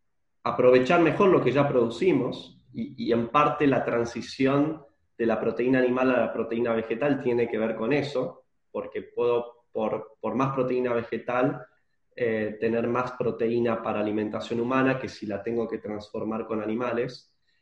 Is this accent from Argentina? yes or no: yes; Argentina; En Argentina, el productor tiene que ser más cuidadoso en lo financiero por las dificultades que tiene nuestro país en términos económicos.